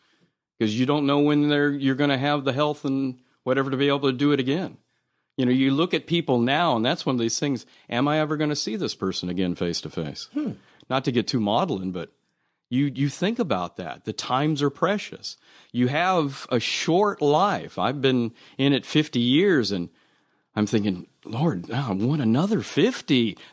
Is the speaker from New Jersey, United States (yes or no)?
no; California, United States; now in Alabama, United States